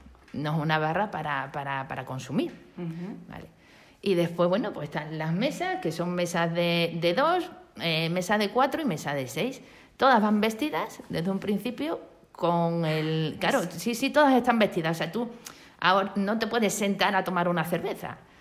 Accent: Rascafría, Community of Madrid, Spain; Yo, mi familia, toda venimos de Madrid.

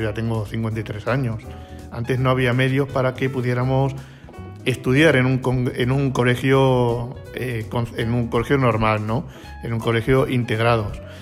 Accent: Badajoz, Extremadura, Spain; yo nací aquí en Badajoz, en lo que era la residencia antiguamente, y además vivía aquí cerquita en la avenida de Pardaleras.

